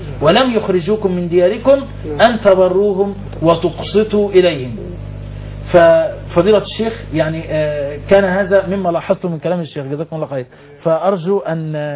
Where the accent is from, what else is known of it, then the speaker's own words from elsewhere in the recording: Egypt; نحن شعب مصري